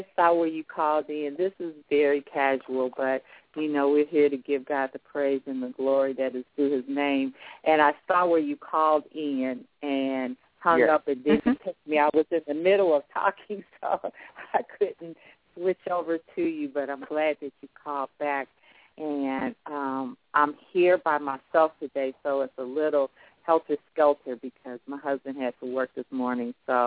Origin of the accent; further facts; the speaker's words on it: Chicago, Illinois, United States; My hometown is Chicago, and we were attending the same church